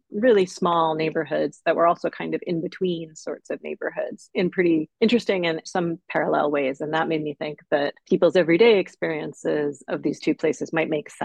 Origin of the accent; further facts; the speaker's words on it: New York, United States; I'm a New Yorker and it seemed very important to do something that was about care for my city